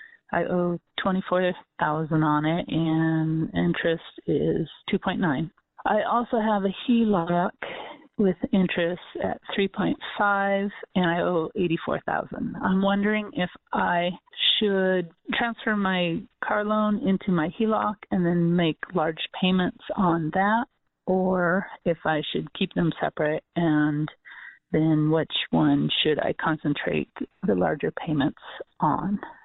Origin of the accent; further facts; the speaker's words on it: Portland, United States; I'm from Portland, and I have a question about paying on a loan.